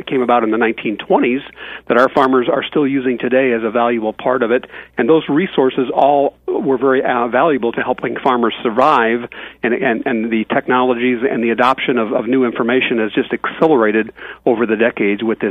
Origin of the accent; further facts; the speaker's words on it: United States; Even the farm I grew up on in McLean County here had five different species of livestock and four or five crops